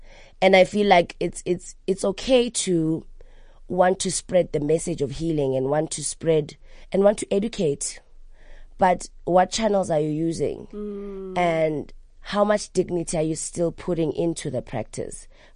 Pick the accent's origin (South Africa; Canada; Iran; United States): South Africa; Soweto, Gauteng; I want to do it in Soweto, like to give it that thing, because I am from Soweto, you know?